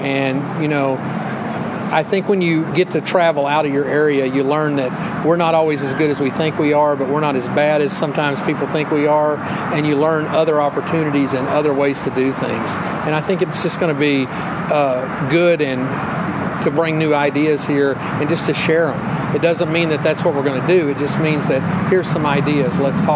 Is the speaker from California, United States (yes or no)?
no; Texas, United States; growing up in Texas, and I was always an Aggie supporter as a kid